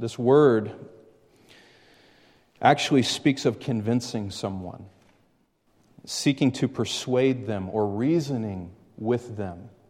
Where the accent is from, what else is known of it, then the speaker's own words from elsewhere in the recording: Southern US, United States; Well, I grew up in the South in bad schools. Don't hold it against me.